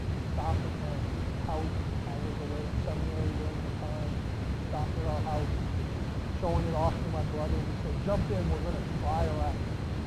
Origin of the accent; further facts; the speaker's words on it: Louisville, Kentucky, United States; There was a child that grew up just above us, where I grew up in Louisville.